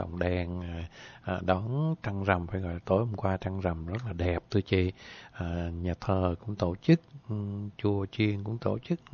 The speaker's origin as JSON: {"language": "Vietnamese", "town": "Huế", "region": "Thừa Thiên Huế", "country": "Vietnam", "said": "mà em người Huế chị"}